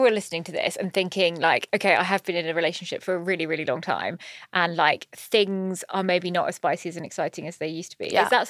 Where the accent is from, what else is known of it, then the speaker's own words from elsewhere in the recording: Brighton, South East England, United Kingdom; I grew up in Brighton, so like very early on, it was like, well, I just presumed everyone was gay or bisexual.